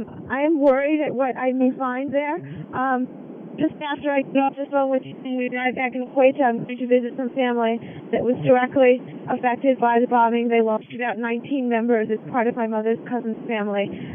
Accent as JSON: {"language": "English", "country": "United States", "said": "although as an American, I think I have more of a capability to affect change in terms of lobbying the government"}